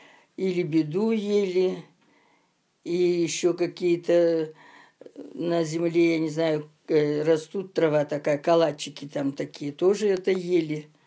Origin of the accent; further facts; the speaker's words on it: Tyumen, Tyumen Oblast, Russia; born there; Я родилась в 1932 году в городе Тюмени.